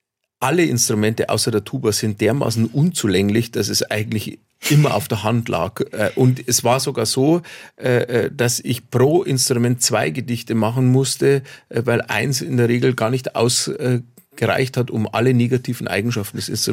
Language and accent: German; Bavaria, Germany; Ich bin in Bayern auf dem Land aufgewachsen, aber wir haben oft die Verwandtschaft besucht.